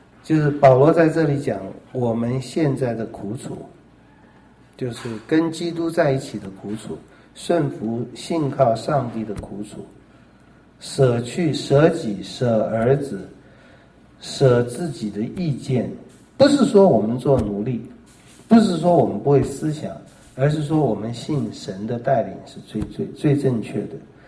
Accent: China; 就我们中国人注意物质方面的部分，但我们中国人另外一个部分又非常注意的就是面子。

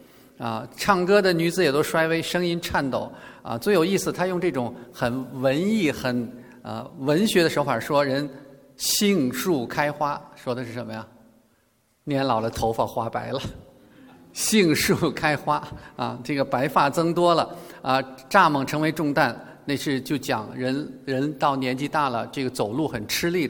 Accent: China; 但是儒学不能拯救我们中国人

